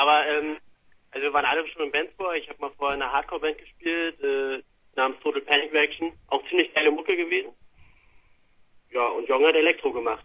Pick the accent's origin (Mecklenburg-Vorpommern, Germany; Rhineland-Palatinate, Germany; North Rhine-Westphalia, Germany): Mecklenburg-Vorpommern, Germany; Rostock; Wir kommen aus Rostock.